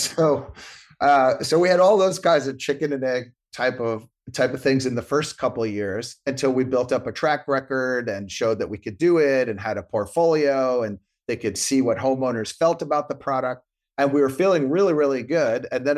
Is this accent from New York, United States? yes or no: yes; Brooklyn, New York, United States; And so for sure, by growing up in Brooklyn and my parents', you know, housing experience and some of our friends and family has definitely played a part